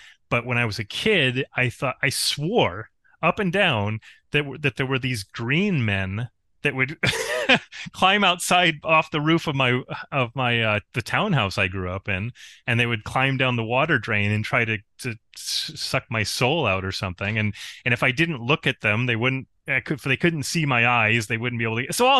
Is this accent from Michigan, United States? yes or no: no; Spencerport, New York, United States; I'm upstate New York. My hometown is actually Spencerport.